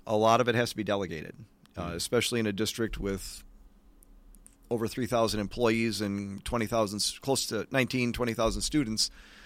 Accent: Racine, Wisconsin, United States; I've been joking that I'm a native cousin growing up in Racine.

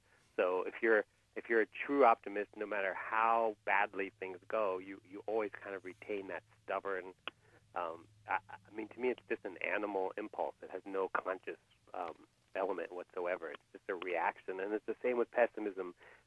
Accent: Columbia, Maryland, United States; I got this brilliant idea that I was going to start a comic book club in the town that I grew up in Columbia, Maryland.

